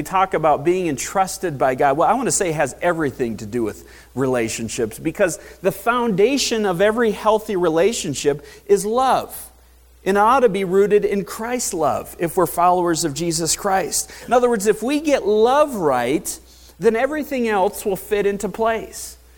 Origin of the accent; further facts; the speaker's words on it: Michigan, United States; I come from Michigan, as many of you know, and so I'm obviously a Detroit Tigers fan.